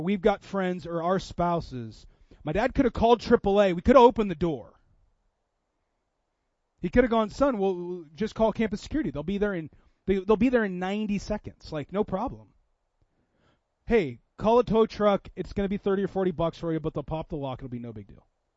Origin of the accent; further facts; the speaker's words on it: Seattle, Washington, United States; even my hometown of Seattle, it's incredibly religious.